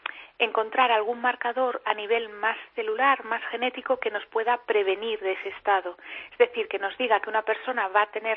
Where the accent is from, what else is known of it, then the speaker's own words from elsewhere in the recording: A Coruña, Galicia, Spain; que yo soy de La Coruña, gallega